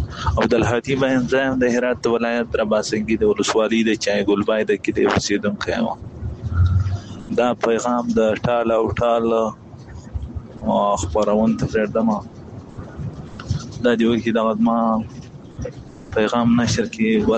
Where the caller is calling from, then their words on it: Iran; خو زه دلته موږ په ایران کې یو.